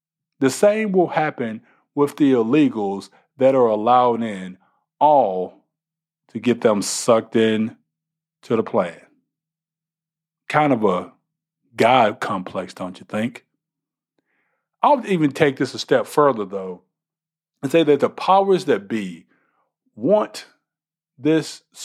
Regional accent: Texas, United States; I actually looked into voter registration from my home state of Texas

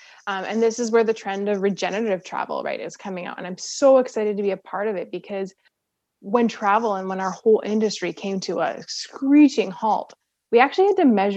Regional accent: Canada

